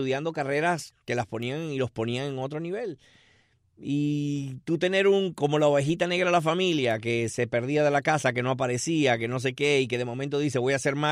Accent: Holguín, Cuba; Soy del pueblo de Holguín, el pueblo de la ciudad de Los Parques.

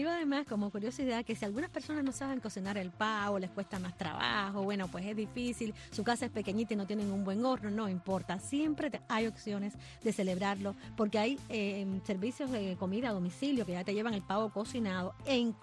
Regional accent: Cuba; Yo soy cubana

